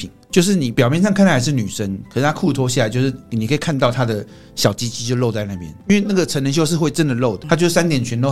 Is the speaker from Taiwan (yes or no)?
yes; Taiwan; 那我们台湾人是比较含蓄一点